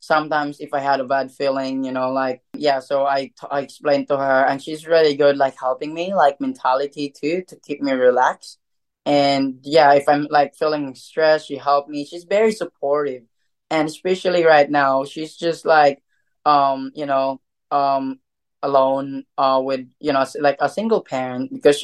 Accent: Philippines; I represent Philippines because I'm from Philippines

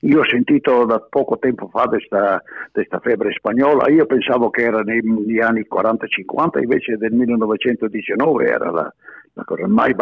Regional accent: Australia; Io ti posso dire che sono australiano, ma amo la lingua italiana e la cultura e la cucina.

